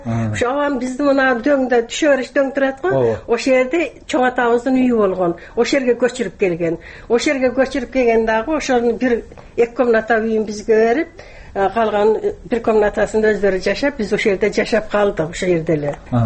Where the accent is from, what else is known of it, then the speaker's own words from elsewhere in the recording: Bishkek, Kyrgyzstan; also born or lived in Aravan; Аравандан мен төрөлгөнмүн. Төрөлгөндөн кийин анан баягы атам көтөрүшүп Бишкекке алып кетет.